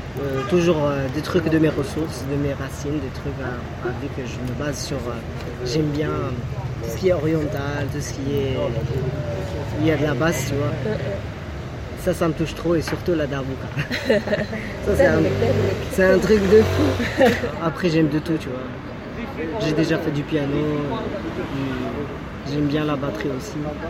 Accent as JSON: {"language": "French", "country": "Morocco", "lives_now": "France", "said": "je suis marocain d'origine, je vis en ce moment en France, pas beaucoup de temps mais quand même."}